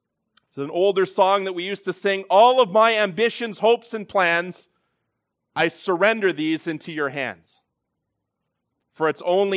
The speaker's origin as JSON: {"language": "English", "town": "Welland", "region": "Ontario", "country": "Canada", "tie": "born or raised there", "said": "thought I would be back in Welland, but here I am in Welland. The Lord providentially led me back to my hometown."}